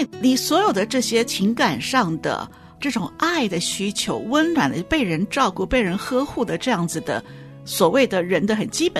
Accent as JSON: {"language": "Chinese", "country": "China"}